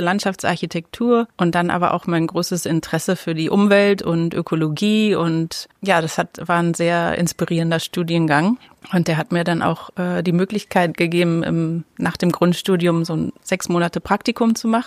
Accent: Berlin, Germany; now in New Zealand; Ich bin vor 47 Jahren in Berlin geboren und da aufgewachsen.

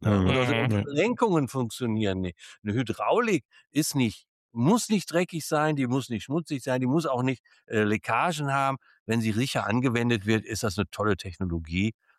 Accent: North Rhine-Westphalia, Germany; born there; Bin gebürtig aus dem Ruhrpott. Manche hören das, manche sagen, das ist ein Slang, den man drauf hat.

